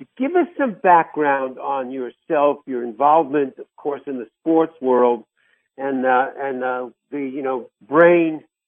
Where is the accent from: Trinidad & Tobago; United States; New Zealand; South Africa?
United States; New York; accent: New York; Even though, again, I'm a New Yorker, still practicing my New York accent.